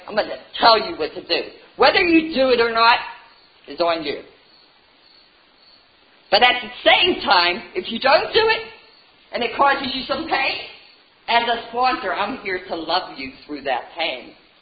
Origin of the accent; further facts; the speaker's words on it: Butler, Pennsylvania, United States; You got, I'm from Butler. You got Indiana, Canning, and Butler.